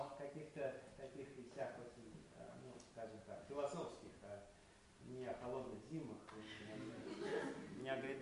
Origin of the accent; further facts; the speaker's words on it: Moscow, Russia; Я из Москвы, и там все бегут куда-то.